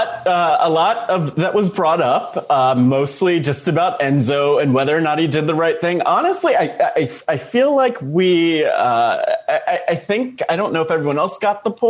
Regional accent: New Jersey, United States; And I'm from New Jersey, and I feel like there could have been some context there

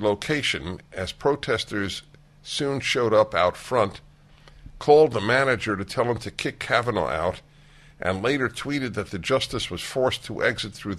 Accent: Brooklyn, New York, United States; I grew up in Brooklyn, New York, and I remember I lived near an elevated subway stop. King's Highway, it was called.

